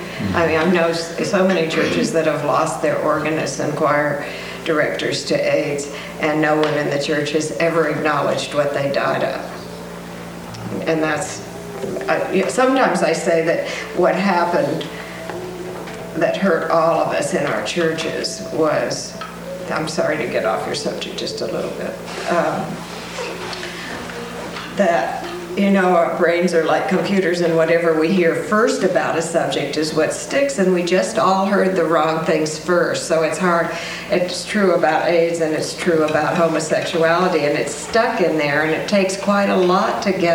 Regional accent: Kansas, United States; My mom is a major Lutheran in my hometown in Kansas

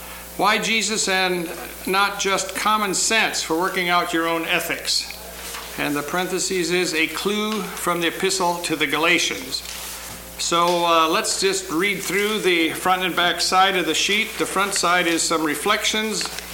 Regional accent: St. Louis, Missouri, United States; I'm from St. Louis, Missouri.

